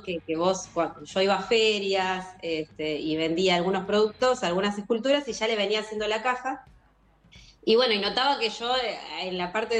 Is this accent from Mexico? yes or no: no; La Plata, Buenos Aires Province, Argentina; now in Berisso, Argentina; yo soy platense, vivo en Berisso, pero bueno, estoy ahí en el límite de 122, ¿vieron? Sí. Vivo en Berisso, pero bueno, todo el colegio siempre en La Plata